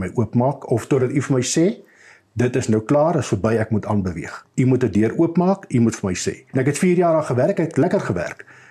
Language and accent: Afrikaans; Namibia; also born or lived in South Africa; Ek het groot geword in Namibië. So ek het daar skool gegaan, groot geword. My familie was almal daar. En toe na my weermag is ek toe Suid-Afrika toe.